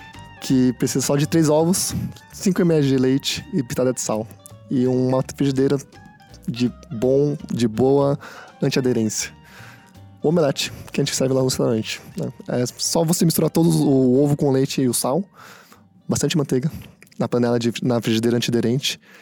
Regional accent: São Paulo, Brazil; born there; eu nasci em São Paulo.

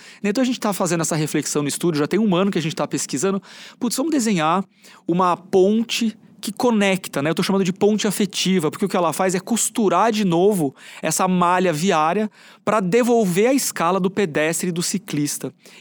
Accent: São Paulo, Brazil; Eu sou paulistano, tenho orgulho.

